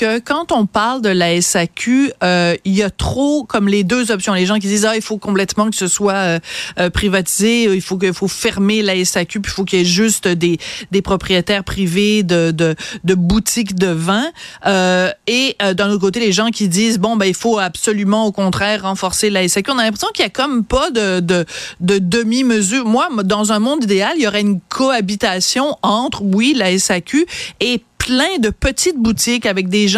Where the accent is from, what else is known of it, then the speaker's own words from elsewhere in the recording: Nouvelle-Aquitaine, France; accent: Bordeaux; c'est mon petit accent bordelais qui remonte à la surface